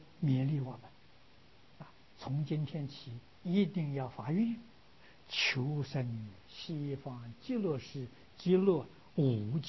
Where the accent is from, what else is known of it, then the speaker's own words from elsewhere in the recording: China; 我们中国人称圣人，印度人称佛啊。